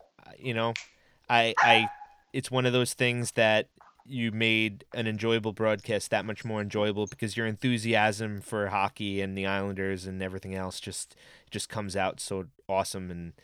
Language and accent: English; Bethpage, New York, United States; now in East Hampton, United States; I grew up in Nassau County. I grew up, you know, basically 15 traffic lights from the Coliseum.